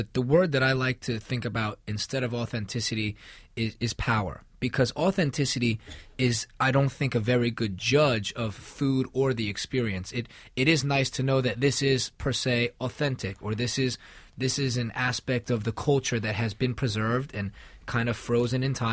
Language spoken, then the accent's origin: English; United States; born there; I'm an American-born Chinese person, and I very much respect Chinese food when I go back to China and eat it.